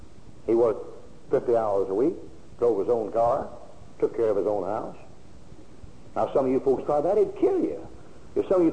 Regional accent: Kansas, United States; moved away as an adult; also born or lived in Delaware / Alabama; I was raised in Kansas. I was born in Delaware and moved to Kansas when I was a year old. Now, when I was in Delaware, in Kansas, I lived there till I was 18. When I was 19, I moved to Alabama.

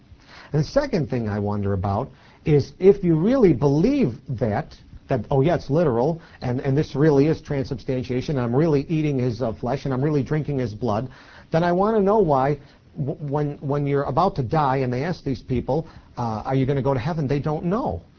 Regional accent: Poughkeepsie, New York, United States; born there; I was born in 1954. I was born in Poughkeepsie, New York. I've never been to Israel, let alone 19 centuries ago.

